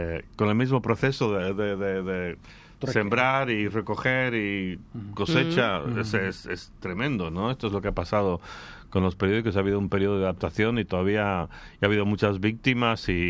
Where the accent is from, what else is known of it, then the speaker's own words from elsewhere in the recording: Sitges, Catalonia, Spain; Bueno, yo tengo que defender mi pueblo, mi gente.